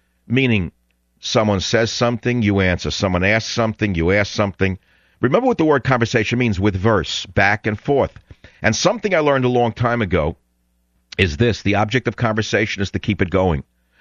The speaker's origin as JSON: {"language": "English", "region": "New York", "country": "United States", "said": "I'm from New York, and I could talk all night."}